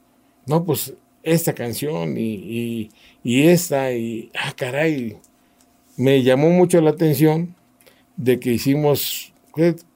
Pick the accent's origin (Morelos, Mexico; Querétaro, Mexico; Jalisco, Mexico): Morelos, Mexico; Que insistió sobre todo ser morelense y que, bendice Dios, llegamos a poner el nombre de Morelos en alto, porque afortunadamente todo lo que es la República Mexicana dimos a conocer nuestra música